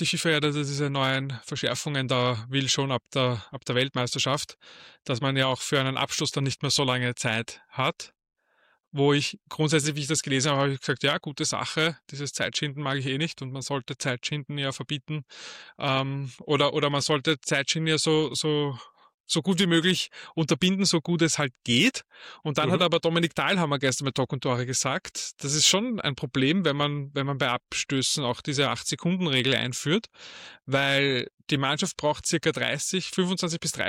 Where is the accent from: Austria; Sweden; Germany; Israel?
Austria; Vienna; vor allem als Wiener denke ich mir